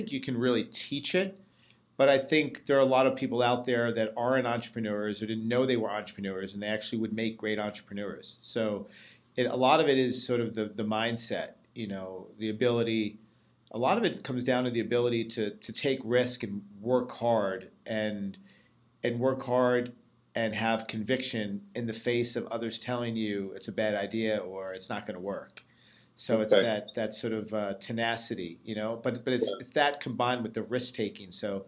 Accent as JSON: {"language": "English", "town": "Staten Island", "region": "New York", "country": "United States", "tie": "born or raised there", "said": "Staten Island was not a very diverse neighborhood that we grew up in. I'm Catholic Italian, and that's basically, you had that and Irish Catholic, you know, in the entire neighborhood."}